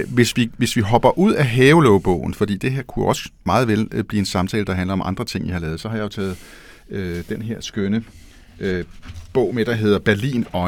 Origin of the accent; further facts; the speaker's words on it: Brønshøj, Capital Region of Denmark, Denmark; Nu kommer jeg fra Brøndsområdet, og jeg er meget tæt på en stor rød karré, hvor min mormor boede i 65 år. En karré på Hulgårdsvej, lige neden for Rødkildemarken. Jeg boede i Bellahøjhusene.